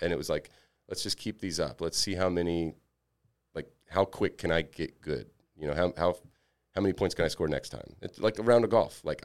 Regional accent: Alabama, United States; I was from Alabama, so like I was good for Alabama, but not worthy of a scholarship anywhere, you know?

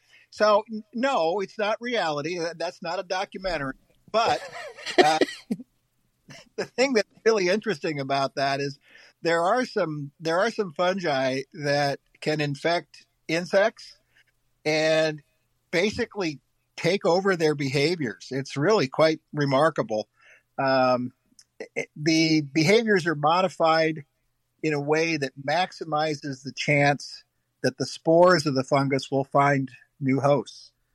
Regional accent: Cedar Rapids, Iowa, United States; I grew up in Cedar Rapids, so I grew up.

